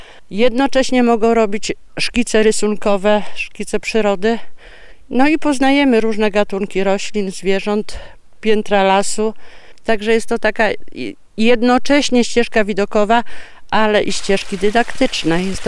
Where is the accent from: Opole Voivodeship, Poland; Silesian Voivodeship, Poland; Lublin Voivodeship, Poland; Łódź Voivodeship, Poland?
Lublin Voivodeship, Poland; Świdnik; bo pochodzę z miasta, ze Świdnika. Nie wyobrażałam sobie życia na wsi